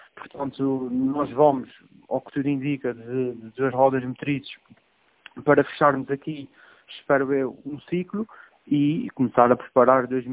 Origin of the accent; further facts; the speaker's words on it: Azores, Portugal; enquanto açoriano, enquanto piloto da casa